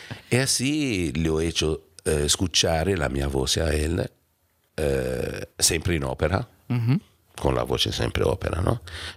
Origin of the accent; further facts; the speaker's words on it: Italy; Spanish is a second language; moved away as an adult; now in Vinaroz, Spain; me fui de Italia, viajaba mucho para España antes, aunque cuando estuve joven, ¿no? Me fui con mi primo, me paró por casualidad en Vinaroz. Quindi stiamo parlando del 2015.